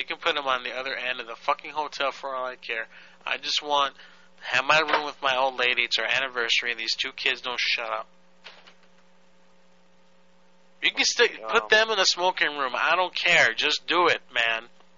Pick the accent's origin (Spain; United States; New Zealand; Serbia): Serbia; English is a second language; Listen, buddy. I am from Serbia. I'm Serbian-Croatian, okay? I know I have this language thing, but I'm trying my hardest